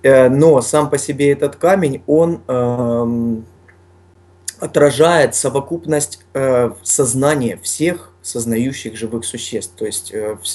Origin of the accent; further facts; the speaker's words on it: Donetsk, Donetsk Oblast, Ukraine; also born or lived in Luhansk; Я сам из Донецка родом и супруга моя. Но мы переехали в Луганск